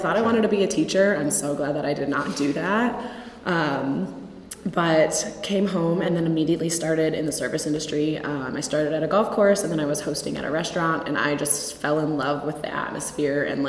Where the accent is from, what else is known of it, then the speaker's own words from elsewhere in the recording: Euclid, Ohio, United States; Yeah, so I am originally from Euclid, Ohio. Grew up there my whole life. My parents are still there.